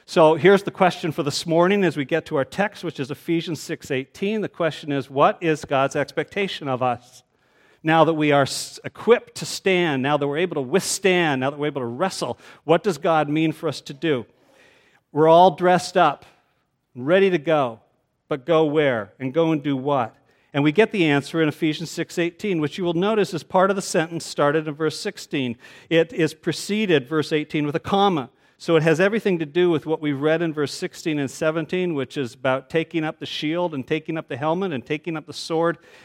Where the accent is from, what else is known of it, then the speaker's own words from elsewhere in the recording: Ontario, Canada; the family I grew up in Eastern Ontario.